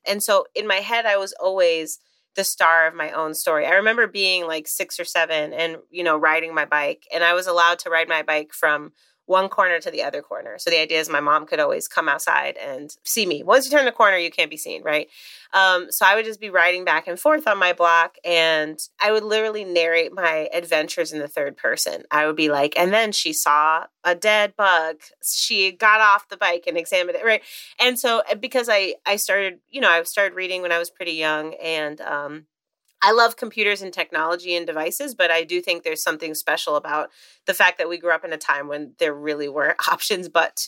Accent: Chicago, Illinois, United States; I grew up in Chicago where I live now as well.

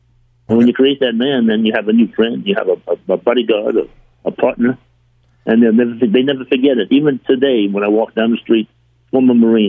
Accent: Brooklyn, New York, United States; born there; I was born in 1936 in Brooklyn, New York.

